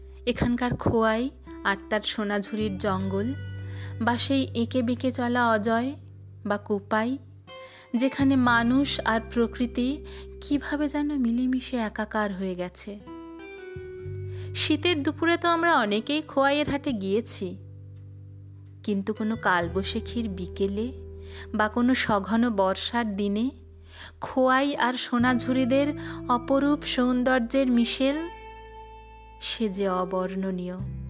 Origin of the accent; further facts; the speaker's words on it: Singur, West Bengal, India; মফস্বলের মেয়ে, বাড়ি আমার সিঙ্গুর।